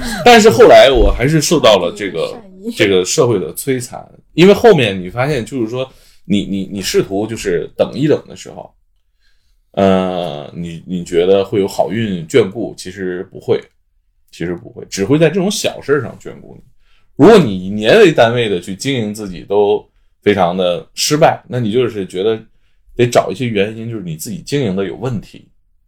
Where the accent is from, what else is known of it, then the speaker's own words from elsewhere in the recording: Northeast China, China; 我们东北人